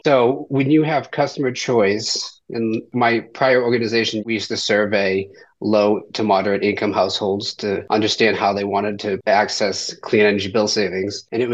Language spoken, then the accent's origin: English; Massachusetts, United States; I'm from Massachusetts and the fact that they're doing better than us right now is driving me personally insane.